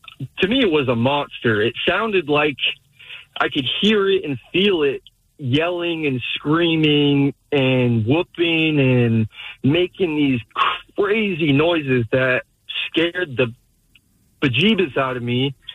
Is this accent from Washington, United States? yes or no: yes; North Bend, Washington, United States; Okay, cool. I grew up in North Bend, and I don't know if you guys are familiar, have been to the area. You know how wooded it is.